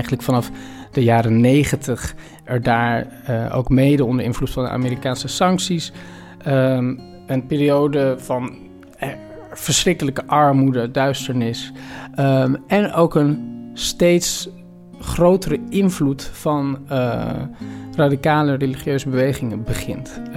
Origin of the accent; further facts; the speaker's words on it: Amsterdam, North Holland, Netherlands; ik kom uit Amsterdam, ik kom uit Nederland.